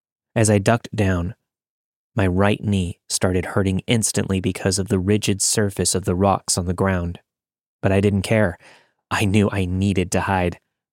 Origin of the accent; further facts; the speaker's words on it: Arizona, United States; I grew up in Arizona, so I was pretty used to the dark, quiet deserts.